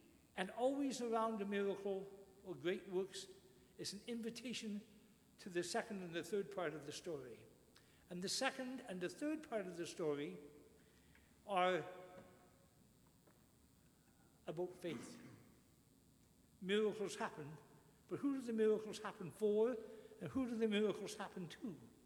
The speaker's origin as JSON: {"language": "English", "town": "Victoria", "region": "British Columbia", "country": "Canada", "tie": "born there", "said": "I was born here in Victoria, BC, at St. Joseph's Hospital."}